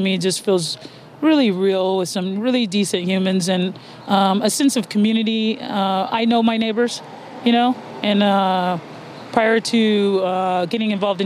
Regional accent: Colorado, United States; now in Las Vegas, United States; I grew up in Colorado.

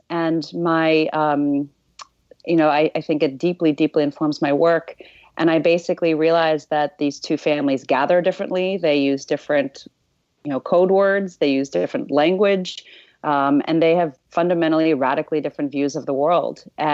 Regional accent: Zimbabwe; born there; So I was born in Zimbabwe, perhaps uncommon place to be born.

